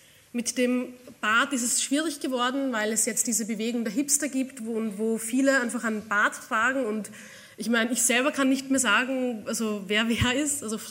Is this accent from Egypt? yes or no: no; Amstetten, Lower Austria, Austria; Also ich bin geboren in Amstetten und habe sehr lange Zeit in Amstetten verbracht.